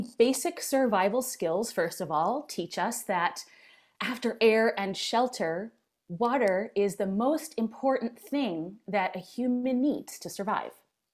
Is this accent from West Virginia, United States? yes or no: no; Philadelphia, Pennsylvania, United States; accent: Philadelphia; as a native Philadelphian, if I slip into my native Philadelphia accent and talk about water, please don't let it distract you